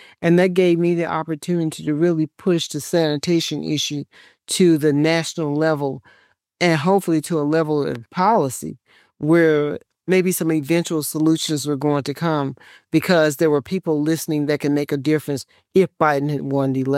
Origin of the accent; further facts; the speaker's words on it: United States; People have to keep in mind, I'm from Lowndes County first. Because I'm from Lowndes County first, I've learned a few things.